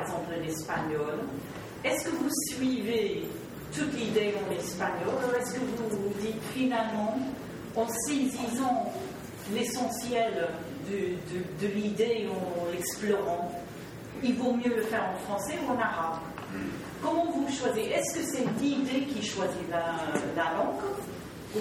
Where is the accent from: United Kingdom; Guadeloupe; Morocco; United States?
United Kingdom; England; French is a second language; Je le pose en français parce que moi je suis anglaise